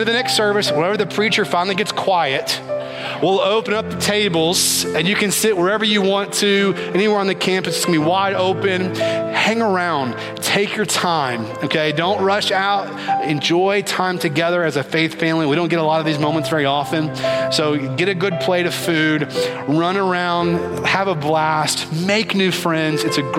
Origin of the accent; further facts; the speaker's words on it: Kentucky, United States; I'm from Kentucky.